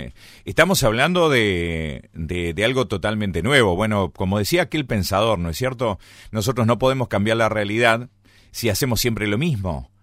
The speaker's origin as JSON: {"language": "Spanish", "town": "Gualeguaychú", "region": "Entre Ríos", "country": "Argentina", "tie": "born or raised there", "said": "como poblador, como nacido y criado aquí en Gualeguaychú, y estamos aquí nosotros hace muchos años"}